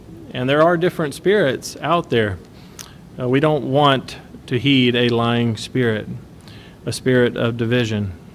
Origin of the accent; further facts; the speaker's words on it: Kentucky, United States; Growing up in Kentucky, on some of the acreage that we had, there's a couple of apple trees and a pear tree